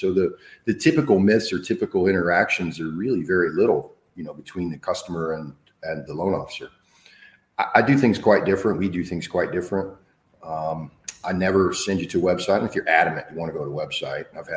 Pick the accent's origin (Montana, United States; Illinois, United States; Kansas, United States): Kansas, United States; Wichita; moved away as an adult; now in Port St. Lucie, United States; I'm originally from Wichita, Kansas. And if you've ever been there, beautiful place. But the winter is a little harsh, right? So I moved to Port St. Lucie, Treasure Coast area here 10 years ago.